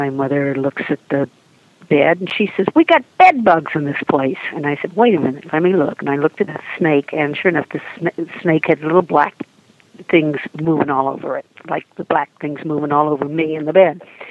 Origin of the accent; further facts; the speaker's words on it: Texas, United States; And I said, well, of course I can handle a snake. I grew up in Texas.